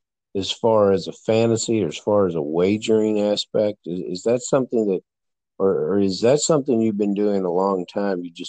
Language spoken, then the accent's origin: English; Kentucky, United States; I grew up in Kentucky, so naturally I was raised on basketball.